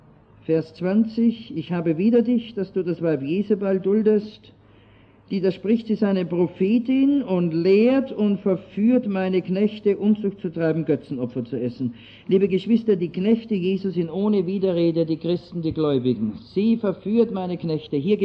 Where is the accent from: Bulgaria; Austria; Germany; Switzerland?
Austria; Wir kamen als Österreicher auf die katholische Kirche zu sprechen